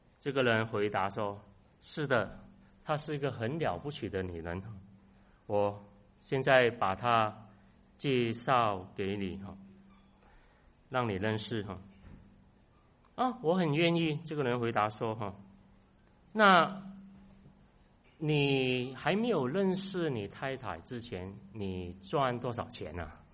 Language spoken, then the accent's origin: Chinese; Malaysia; now in United States; 但是我来自马来西亚